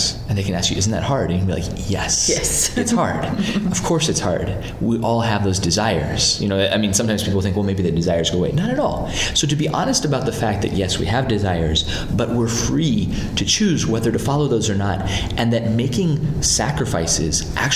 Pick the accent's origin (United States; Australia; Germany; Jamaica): United States; moved away; I'm from America originally.